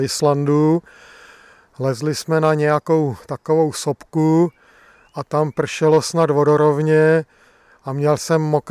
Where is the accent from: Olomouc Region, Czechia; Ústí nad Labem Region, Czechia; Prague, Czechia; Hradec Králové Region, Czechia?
Prague, Czechia; vzhledem k tomu, že jsem z Kobylis, tak jako mám rád samozřejmě oblast severu Prahy